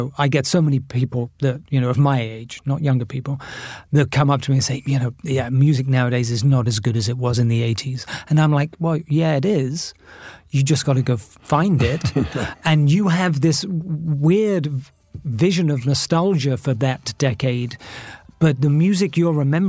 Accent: Bath, South West England, United Kingdom; also born or lived in New York, United States; the fame side in England, I lived in Bath, my hometown. So I'm ostensibly the most famous person ever born there.

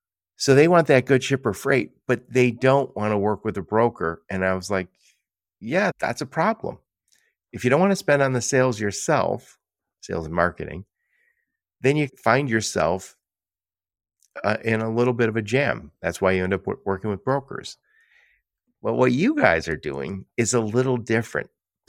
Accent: Pittsburgh, Pennsylvania, United States; now in Michigan, United States; because I'm in Michigan. And you go, I'm from Pittsburgh.

